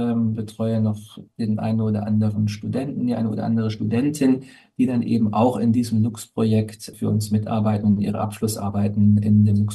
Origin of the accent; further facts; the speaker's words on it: Hesse, Germany; Luchse hatten sich damals eben meine Heimat in Nordhessen, also da komme ich tatsächlich her, als ihre neue Heimat erkoren.